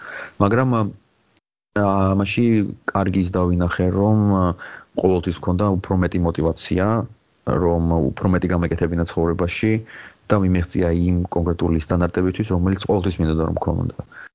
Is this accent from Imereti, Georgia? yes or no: no; Tbilisi, Georgia; also born or lived in Sukhumi; ხო მეც გამომივლია ეს ბავშვობა და დევნილობა ბავშვობაში თბილისში და